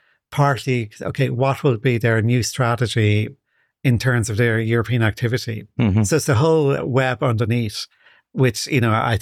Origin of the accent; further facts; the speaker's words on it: Ireland; especially in my home country of Ireland.